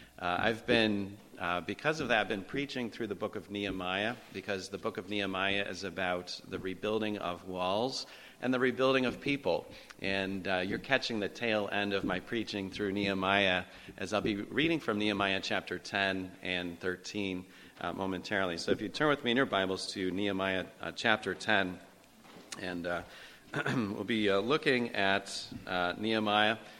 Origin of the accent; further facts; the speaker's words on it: Whitesboro, New York, United States; Just a little bit of background from where I'm from. Like I said, we're from Whitesboro, New York. That's central New York.